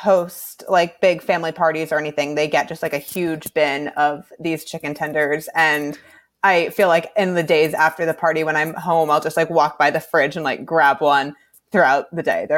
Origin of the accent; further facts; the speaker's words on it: New Hampshire, United States; I grew up in New Hampshire's 1st District, which is currently represented by Chris Pappas